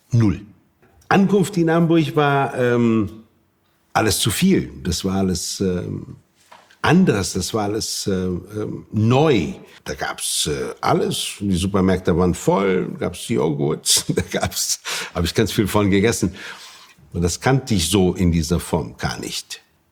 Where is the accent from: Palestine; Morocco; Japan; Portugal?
Portugal; Norte; now in Nordhorn, Germany; ich wohne in der Grafschaft Bentheim in Nordhorn und ich komme aus Nordost Portugals.